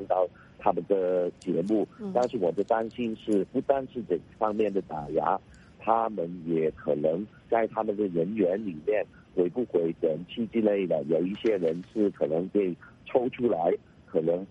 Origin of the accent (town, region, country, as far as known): Hong Kong